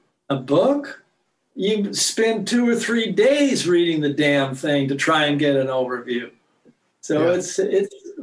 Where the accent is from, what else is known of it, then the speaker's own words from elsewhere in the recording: West Coast, United States; I'm from the West Coast, so.